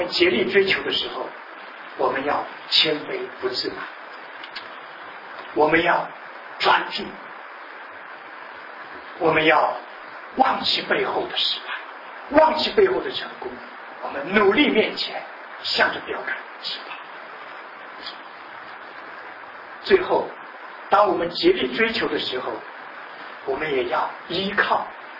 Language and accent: Chinese; Xi'an, Shaanxi, China; 我是从西安过来的，在西安，如果大家去过的或者是知道的，是一个古城，很有名的其中一个古迹就是大雁塔。